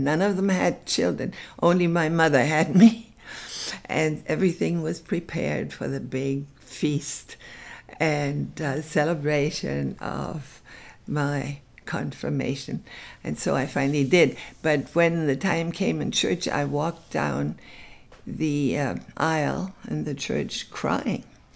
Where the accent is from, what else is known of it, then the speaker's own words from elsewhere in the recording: Berlin, Germany; moved away; I mean, I came from Germany.